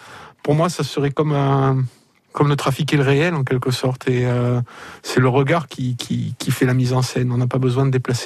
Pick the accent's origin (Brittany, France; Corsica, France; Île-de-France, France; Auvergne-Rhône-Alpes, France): Corsica, France; also born or lived in Italy; Moi, je suis plus originaire de Castaniche et d'Italie, donc pas du tout du Cap Corse.